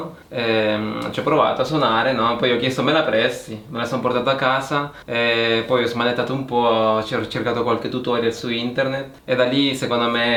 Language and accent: Italian; San Salvador, El Salvador; now in Italy; Sì, sono nato là e sono in Italia da 11 anni.